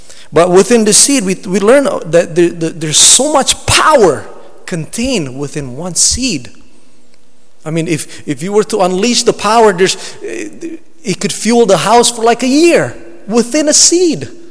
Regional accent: Indonesia; English is a second language; And I came from Indonesia originally. And back home, I remember it. It was so fertile there.

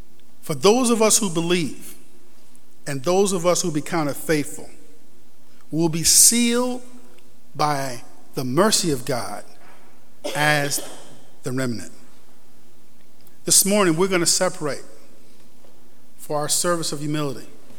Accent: Rochester, New York, United States; I'm from Rochester. When I hop on Interstate I-90, the first sign I see is a sign that says Rochester and Buffalo.

